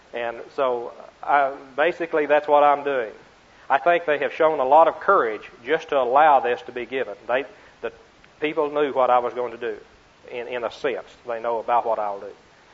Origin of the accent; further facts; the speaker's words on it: Marietta, Oklahoma, United States; I am from Marietta, Oklahoma.